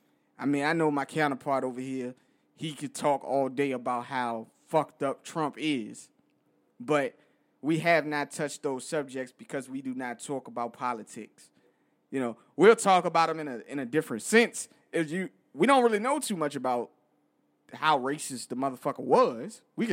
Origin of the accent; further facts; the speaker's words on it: Richmond, Virginia, United States; I'm from Richmond, Virginia. That's where I was born and raised.